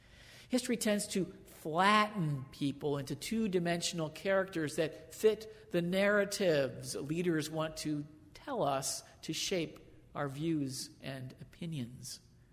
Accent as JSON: {"language": "English", "town": "Newark", "region": "Delaware", "country": "United States", "tie": "born or raised there", "said": "I grew up in Newark, Delaware, not that far from Washington, D.C."}